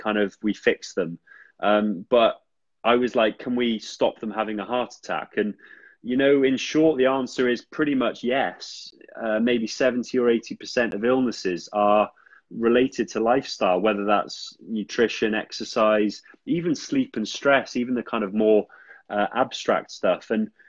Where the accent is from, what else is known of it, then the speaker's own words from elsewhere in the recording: Wales, United Kingdom; And then, you know, growing up in Wales, rugby is unavoidable.